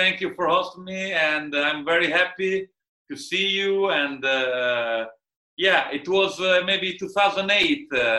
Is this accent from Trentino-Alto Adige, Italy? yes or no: no; Rimini, Emilia-Romagna, Italy; English is a second language; I was born in Rimini, where I was born and raised here in this place, in this house where I live, still living with my family. And I was born in 1974, and I grew up in this strange city